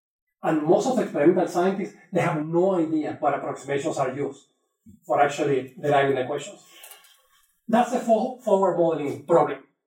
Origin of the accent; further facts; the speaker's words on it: Caracas, Capital District, Venezuela; English is a second language; now in Hanover, United States; room temperature where I grew up in Caracas, Venezuela, Caribbean, tropical, is not the room temperature from New Hampshire